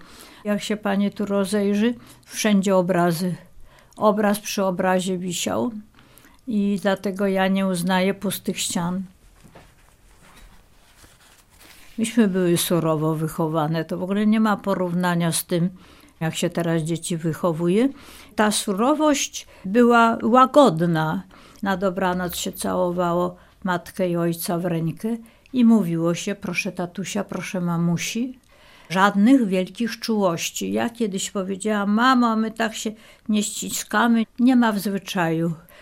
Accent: Warsaw, Masovian Voivodeship, Poland; Urodziłam się w Warszawie w 1924 roku. Mój pradziadek … był rzeźbiarzem, uczniem Thorwaldsena, dziadek adwokatem, mieszkał w Warszawie

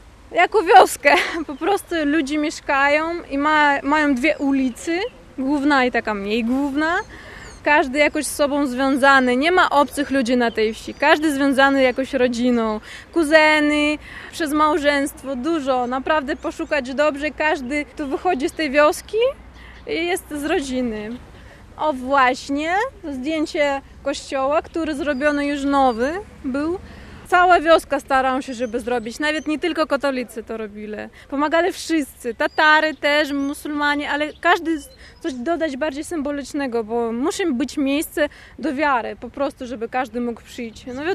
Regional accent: Siberia, Russia; now in Poland; To rodzice mojego ojca i sam ojciec wychowali się, wyrosły na tej wsi. A ja urodziłam się w Tomsku, ale ja swoje wychowanie, stanowienie jako człowieka miałam na tej wsi.

